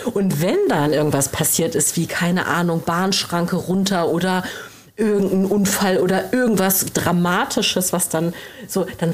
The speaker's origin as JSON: {"language": "German", "region": "Lower Saxony", "country": "Germany", "tie": "born or raised there", "said": "Ich bin aufgewachsen in Niedersachsen, in der Nähe von Oldenburg."}